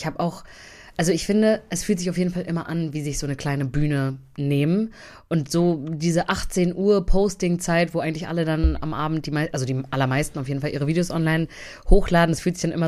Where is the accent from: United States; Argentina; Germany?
Germany; Berlin; Also ich war auch immer, bin immer im Norden irgendwie gewesen. Ich bin in Pankow aufgewachsen, wohne jetzt auch immer noch da oben im Nordosten.